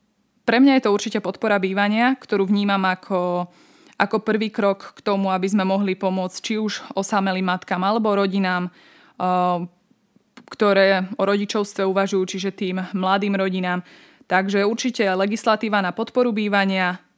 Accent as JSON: {"language": "Slovak", "town": "Spišský Hrhov", "region": "Košice Region", "country": "Slovakia", "said": "Spišského Hrhova, odkiaľ pochádzam."}